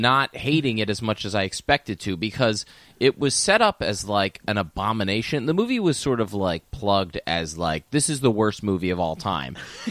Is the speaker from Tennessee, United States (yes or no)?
no; Pennsylvania, United States; I grew up outside Philly.